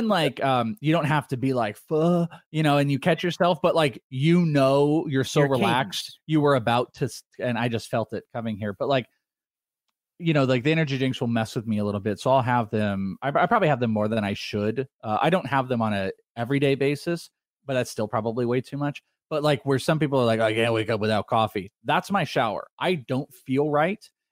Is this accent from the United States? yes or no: no; Wales, United Kingdom; I'm Welsh.